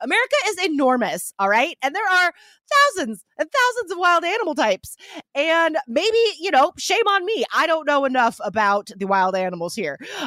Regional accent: United States; I am from the United States

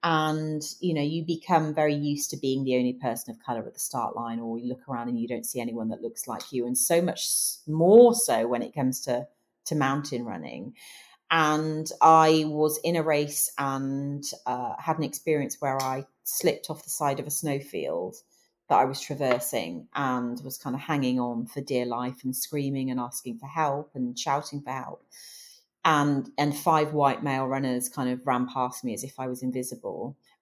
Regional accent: United Kingdom; I crossed the line as 11th British woman.

